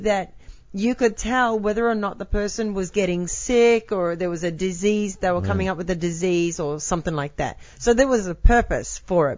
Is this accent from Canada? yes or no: no; Australia; when I say I'm from Australia and whatever